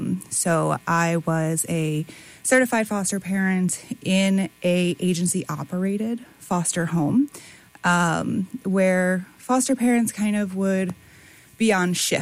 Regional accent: Delmar, New York, United States; Yeah, cool. Yeah. So I grew up in Delmar, New York. I went to 3 different high schools, ultimately graduating from Doan Stewart in Rensselaer.

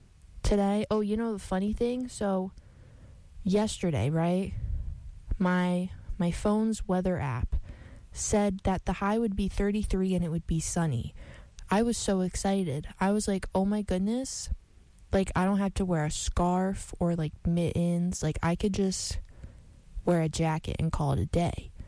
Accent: Poughkeepsie, New York, United States; So I'm from Poughkeepsie area, which is not quite upstate, but not the city.

